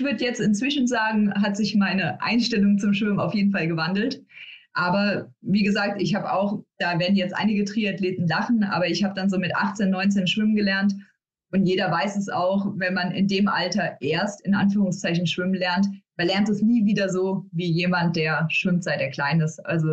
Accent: Worms, Rhineland-Palatinate, Germany; aber in meiner Heimatstadt in Worms.

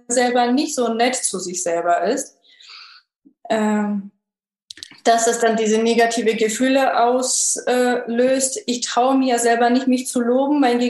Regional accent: Georgia; now in Germany; ich komme ja aus Georgien

